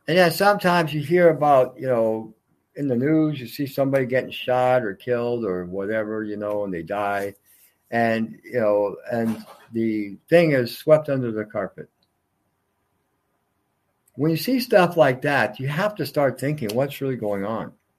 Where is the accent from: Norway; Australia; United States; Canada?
Canada; I picked on Canada because I'm Canadian.